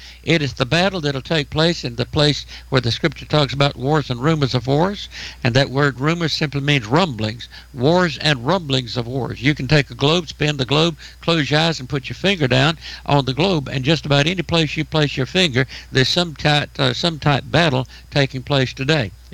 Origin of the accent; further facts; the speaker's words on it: United States; And we have every other president, the United States of America, we as a nation, as an American, we have stood with Israel.